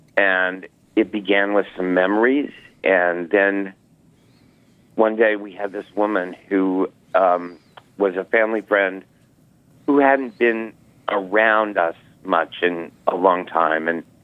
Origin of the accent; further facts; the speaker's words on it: Missouri, United States; also born or lived in New York City; I moved home to Missouri from New York City, and I stayed there for the most part. I still have an apartment that I rent half-time in New York City.